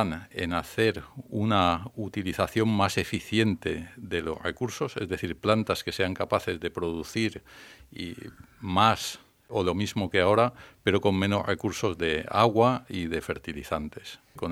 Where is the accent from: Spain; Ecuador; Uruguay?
Spain; Balearic Islands; born there; now in Valencia, Spain; nací en Mallorca, vivo en Valencia